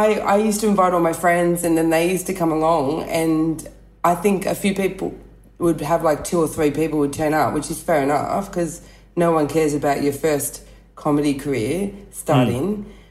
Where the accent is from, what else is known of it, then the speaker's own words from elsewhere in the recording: Sydney, New South Wales, Australia; now in Perth, Australia; I'm from Sydney and then my husband's from Perth and him and I did long distance for like 18 months, and then I moved to Perth in 2000 and something for him, 2009